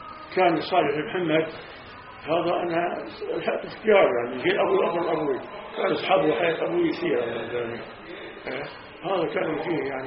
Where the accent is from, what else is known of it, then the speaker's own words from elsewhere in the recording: Palestine; moved away as an adult; هربت ماشي من فلسطين طلعت لحالي براسي